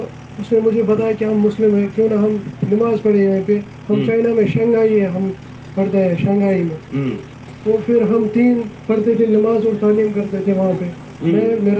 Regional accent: Jammu and Kashmir, India; और मैं कश्मीर से हूँ।

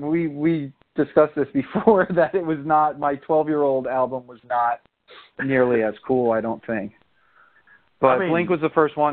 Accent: Hollywood, Florida, United States; I'm from Hollywood, Florida, and I'm awesome.

